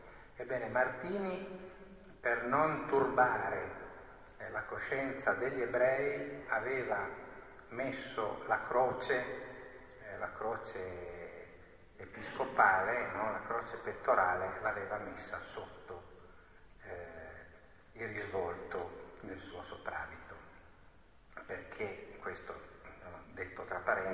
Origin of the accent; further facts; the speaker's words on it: Turin, Piedmont, Italy; io sono torinese, come Cardinale Martini, come forse chi mi ha preceduto, o quantomeno piemontese